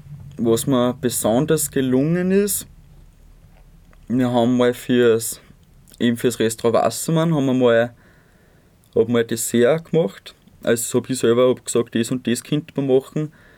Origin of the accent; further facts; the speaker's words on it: Grundlsee, Styria, Austria; Ja, in meiner Heimat natürlich, in Grundlsee, also am Grundlsee.